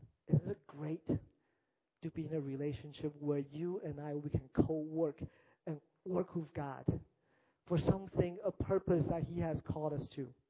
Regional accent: California, United States; I love basketball. I come from the Bay Area, and it's a great season of basketball for Warriors fan.

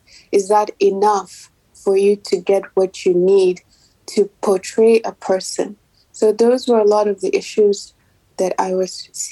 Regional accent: Maiduguri, Borno, Nigeria; photographer in Maiduguri in northeast Nigeria. And my work mainly focuses on the aftermath of conflicts. My hometown has been affected by the Boko Haram conflict since 2009.

